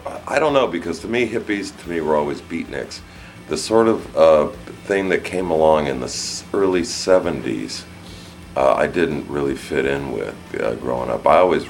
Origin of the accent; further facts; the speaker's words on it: Downey, California, United States; The other thing that I grew up with was surf music. Instrumental surf music. My hometown of Downey, California was big.